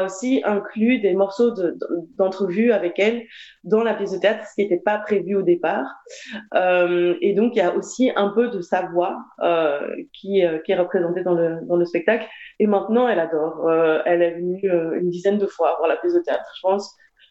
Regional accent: Belgium; also born or lived in Peru; Nos parents ont une histoire de migration. Moi, je suis née au Pérou, mais j'arrive en Belgique quand j'étais toute petite.

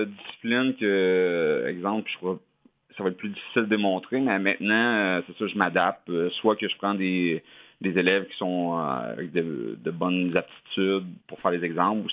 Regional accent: Victoriaville, Quebec, Canada; je viens de Victoriaville, qui est une ville relativement moyenne, mettons, environ 40-45 000 habitants. Puis, tu sais, c'est quand même un petit, moi j'appelle ça un gros village.

